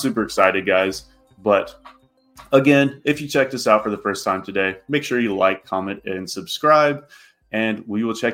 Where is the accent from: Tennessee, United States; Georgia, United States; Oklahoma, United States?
Oklahoma, United States; Tulsa; actually transferred from my hometown here in Tulsa.